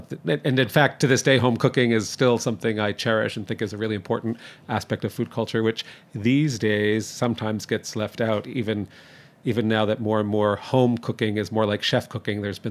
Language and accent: English; Toronto, Ontario, Canada; also born or lived in New Jersey; No, I grew up in Toronto. I was from this area. I'm born in New Jersey, and I'm the product of, we say, a mixed marriage, Brooklyn and New Jersey.